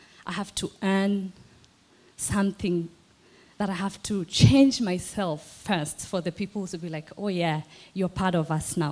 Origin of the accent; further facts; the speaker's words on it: Kenya; moved away as an adult; now in Australia; I came from Kenya and moved here to Australia a few years ago.